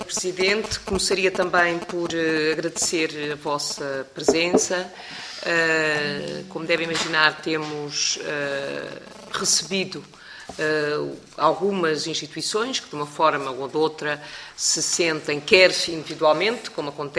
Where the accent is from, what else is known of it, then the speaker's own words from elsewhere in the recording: Leiria, Portugal; sou do Distrito de Leiria, portanto fui eleita pelo Distrito de Leiria